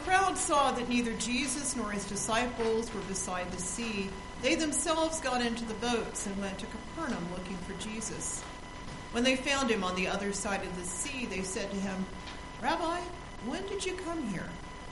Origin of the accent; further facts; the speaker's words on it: Greeley, Colorado, United States; I traveled from my hometown of Greeley to Nuremberg, Germany, as an exchange student for the summer.